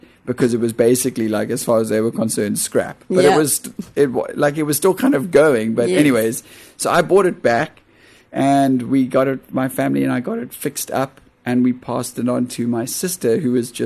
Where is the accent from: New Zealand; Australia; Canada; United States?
New Zealand; Komaki; I grew up in Komaki, where I was so, like, we didn't have bands coming out to play out here.